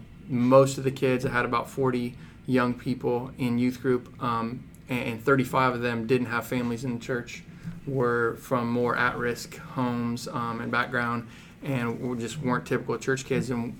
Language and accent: English; Illinois, United States; now in Nicholasville, United States; Went to Asbury College there, and I'm from Illinois originally, and ended up staying in Jessamine County, in Nicholsville, Wilmore, the two towns there in Jessamine County